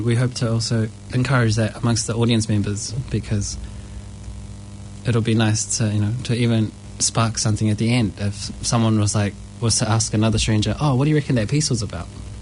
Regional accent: South Auckland, Auckland, New Zealand; I'm from South Auckland, so I have a lot of friends and family from around, you know, this neighbourhood.

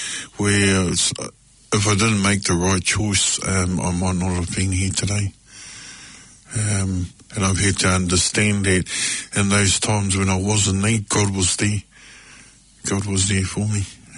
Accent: New Zealand; with my culture as Māori. I wasn't raised with what I mean by that, I wasn't raised a native speaker. My native tongue was English.

